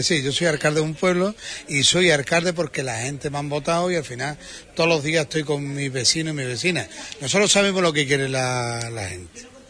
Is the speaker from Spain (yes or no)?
yes; San Bartolomé de la Torre, Andalusia, Spain; vengo de un pueblo muy pequeñito que... Y cuando veo Huelva es como es una suma de muchos pueblos.